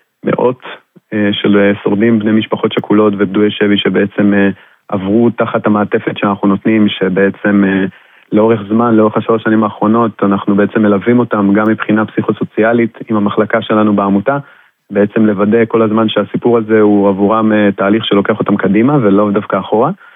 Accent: Holon, Tel Aviv District, Israel; born there; בעיר הולדתי, בחולון.

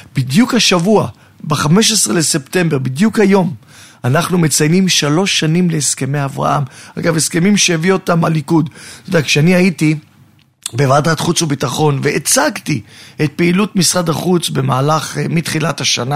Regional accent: Holon, Tel Aviv District, Israel; אני גדלתי בחולון, גדלתי בשכונת תל גיבורים, גדלתי בבית של הדיור הציבורי.

